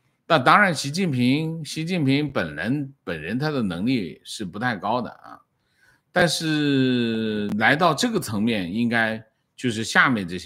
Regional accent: Heilongjiang, China; 我的老家是黑龙江，短短5年里家中有6位长辈癌症去世。那么家里是煤矿和化肥厂

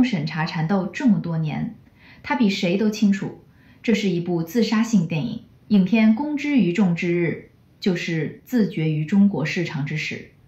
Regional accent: Canada; Chinese is a second language; ，疫情三年我都在中国，白纸革命第二天我就离开上海了

